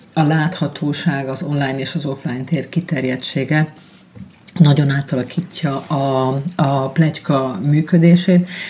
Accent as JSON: {"language": "Hungarian", "country": "Hungary", "also_born_or_lived": "Germany", "said": "Németországban éltem, és ott egy hasonló helyzet vett körül. Magyarként egy jó felületnek tartottak a kedves szomszédasszonyok"}